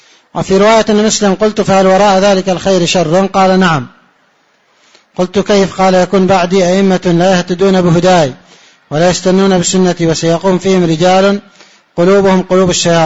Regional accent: Yemen; يعني بعض اللهجات عندنا في اليمن هكذا يقول

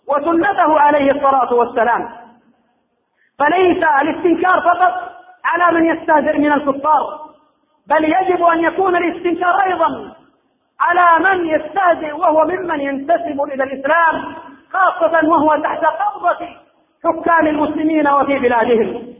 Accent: Yemen

